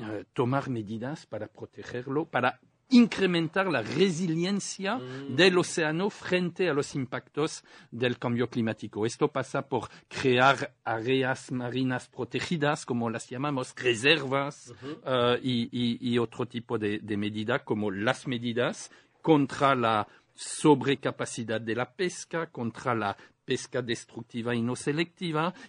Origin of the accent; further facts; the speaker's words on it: France; accent: French; Spanish is a second language; y vuelvo a decirlo con mi acento francés, al carajo